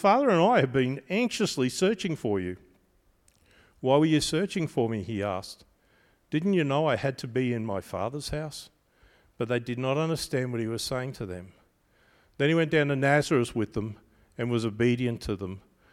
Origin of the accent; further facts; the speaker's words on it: Queensland, Australia; I started to understand that I'm Australian.